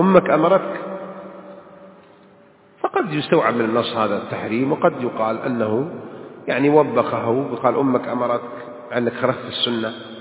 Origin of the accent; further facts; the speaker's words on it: Makkah Province, Saudi Arabia; عندنا بالحجاز هذا يهب